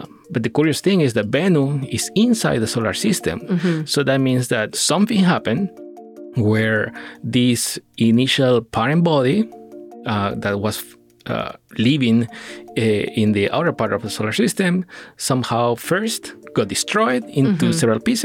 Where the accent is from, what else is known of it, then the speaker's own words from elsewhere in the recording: Peru; now in United States; I'm originally from Peru, and that's where I obtained my bachelor's degree in chemistry. And then I came to the States to pursue my PhD in organic chemistry.